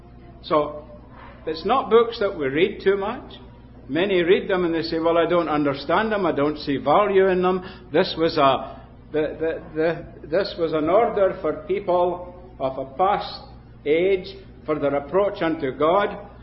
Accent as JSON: {"language": "English", "region": "Scotland", "country": "United Kingdom", "tie": "born or raised there", "said": "when I was brought up in Scotland, we did get a lot more of it. The assemblies in Fife, where I was brought up"}